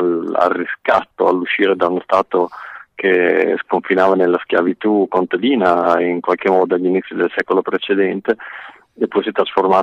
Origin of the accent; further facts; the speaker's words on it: Emilia-Romagna, Italy; io sono emiliano fino al midollo da generazioni, continuerò a esserlo, spero, questa è la terra in cui voglio vivere e anche finire i miei giorni con una comprensibile calma.